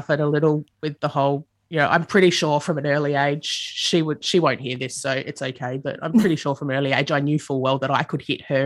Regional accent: Adelaide, South Australia, Australia; I grew up in the suburbs of Adelaide.

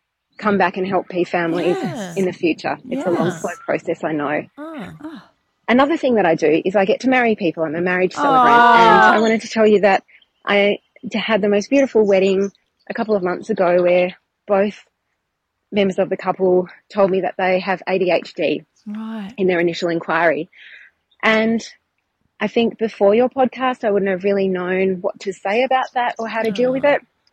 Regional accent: Perth, Western Australia, Australia; I'm a Chatterpie from Perth

